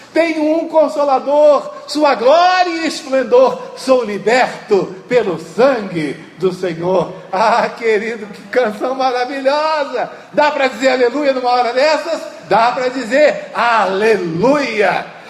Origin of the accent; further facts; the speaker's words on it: Brazil; A verdade para mim não é porque eu sou brasileiro